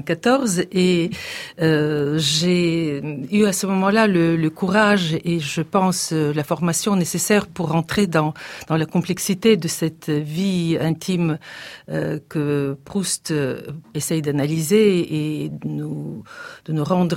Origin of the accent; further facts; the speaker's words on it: Bulgaria; French is a second language; J'ai appris le français dans mon pays natal, la Bulgarie.